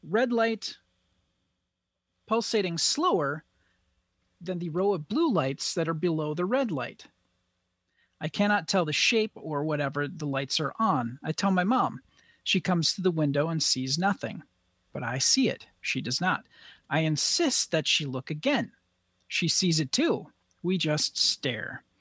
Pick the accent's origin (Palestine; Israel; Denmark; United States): United States; Wisconsin; accent: Wisconsin; Vanessa was saying that my Wisconsin accent became more pronounced as the slower I talked.